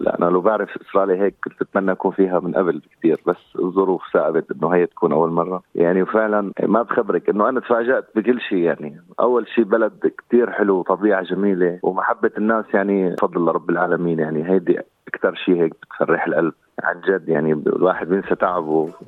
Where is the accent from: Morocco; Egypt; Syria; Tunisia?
Syria; من سوريا الحبيبة، من ضيعة اسم الحيري، سكان دمشق.